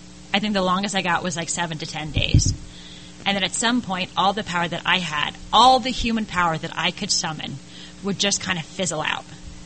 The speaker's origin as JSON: {"language": "English", "region": "New York", "country": "United States", "tie": "born or raised there", "said": "I'm from a big Irish Catholic family. I grew up on the East Coast. I grew up right outside of New York."}